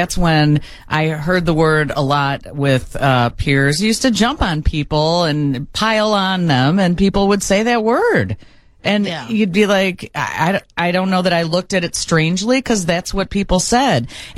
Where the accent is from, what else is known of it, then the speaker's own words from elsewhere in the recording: Brookfield, Illinois, United States; I grew up in Brookfield. There really weren't black people there.